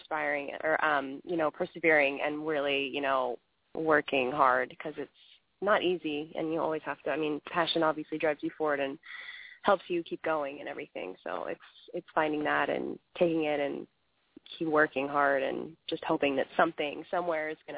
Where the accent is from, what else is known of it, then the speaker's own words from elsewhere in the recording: Virginia, United States; It is, yeah. That's my hometown.